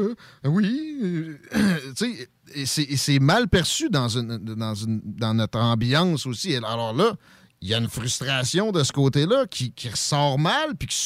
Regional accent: Quebec, Canada; Moi, je suis un Canadien français, puis j'ai pas peur de le dire, OK? Par contre, Mon origine est complexe à mettre en mots maintenant parce que là, je suis un Québécois.

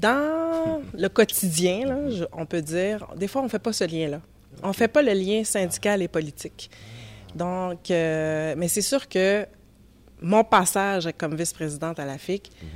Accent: Longueuil, Quebec, Canada; also born or lived in Montreal; Je suis née à Montréal, à Royal Victoria. Sauf qu'on est déménagé rapidement à Longueuil.

